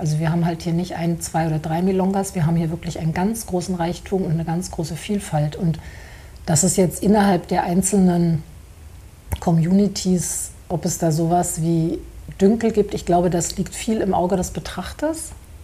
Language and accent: German; Berlin, Germany; mit der man dann so als Berlinerin begrüßt wird